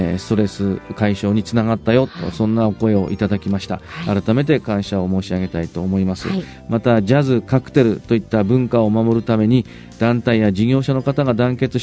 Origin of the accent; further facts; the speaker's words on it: Utsunomiya, Tochigi, Japan; 私はこの生まれ育った宇都宮市を100年先も持続的に発展し